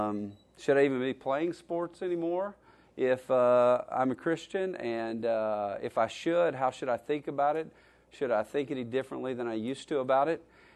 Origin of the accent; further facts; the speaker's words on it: Alabama, United States; I grew up in Alabama. I've been sort of an Alabama football fan my entire life